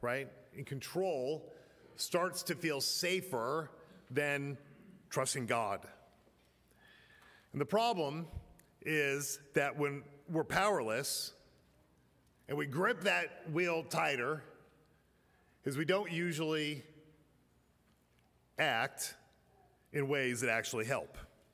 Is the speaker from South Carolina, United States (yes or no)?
no; Colorado, United States; I grew up in Colorado, so you know I had the chance of driving in icy conditions.